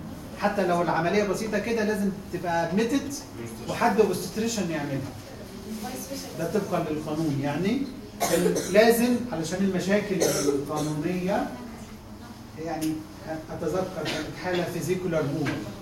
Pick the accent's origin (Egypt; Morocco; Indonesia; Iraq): Egypt; في مصر عندنا في مصر